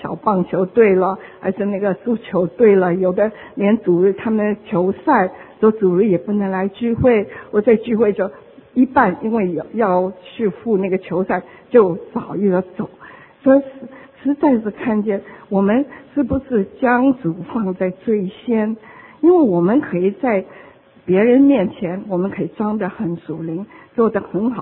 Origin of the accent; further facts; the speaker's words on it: China; 我们中国人也是很注重教育